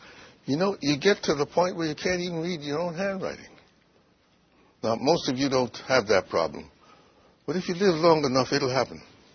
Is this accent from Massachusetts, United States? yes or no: no; New York City, New York, United States; born there; moved away; You see, I was born in New York City. We didn't see many ants and that sort of thing. Then when I came down here